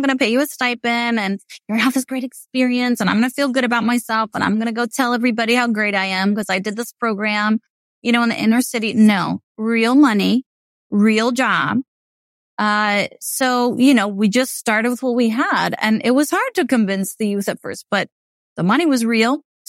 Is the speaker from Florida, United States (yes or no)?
no; Kansas, United States; You know, I'm white from Kansas.